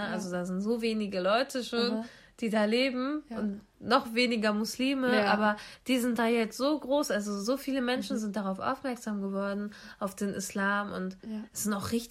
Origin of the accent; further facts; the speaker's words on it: Wolfsburg, Lower Saxony, Germany; wenn man mich fragt, woher kommst du? Und ich Wolfsburg sage.